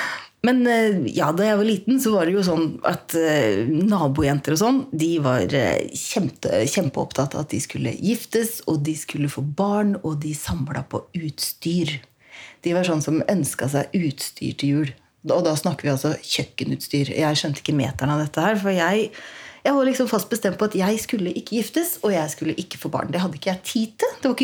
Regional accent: Fredrikstad, Østfold, Norway; Jeg vokste opp da i Fredrikstad, eller rett utenfor Fredrikstad, et litt sted som heter Rolsøy.

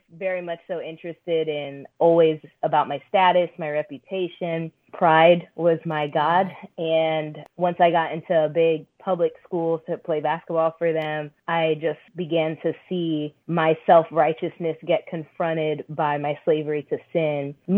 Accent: Orlando, Florida, United States; Pretty much. I grew up in Orlando.

